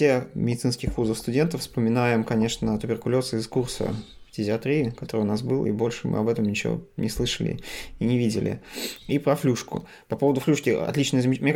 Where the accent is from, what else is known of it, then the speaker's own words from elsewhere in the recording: Russia; now in Finland; поскольку мы из России приехали, нам сказали, ну что, надо делать рентген